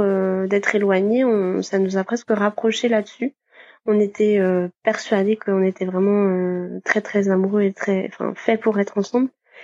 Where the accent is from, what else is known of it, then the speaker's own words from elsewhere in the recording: Brittany, France; j'habite à côté de Brest. J'ai suivi mon copain en fait pour arriver à Brest. Je suis originaire des Côtes d'Armor et j'ai fait mes études plutôt du côté de Rennes.